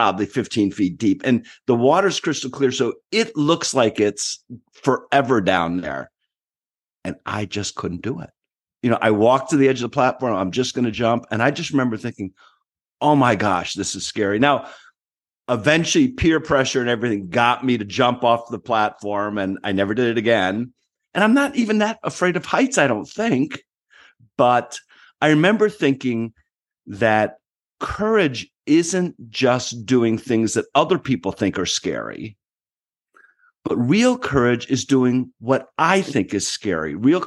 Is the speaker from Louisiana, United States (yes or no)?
no; Detroit, Michigan, United States; I grew up in Detroit. I grew up in a big transition time. There was a lot of violence.